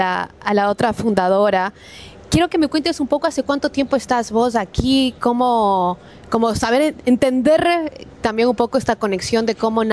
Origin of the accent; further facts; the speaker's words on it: Ecuador; Obviamente, como ecuatoriana, me conmueve. Es un sismo que se sintió hasta Ecuador.